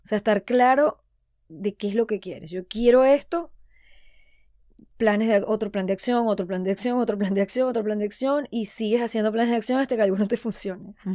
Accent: Venezuela; como yo soy venezolana

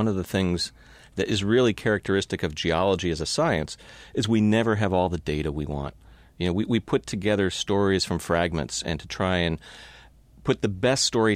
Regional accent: Palo Alto, California, United States; Well, I grew up in California, mm-hmm. Palo Alto.

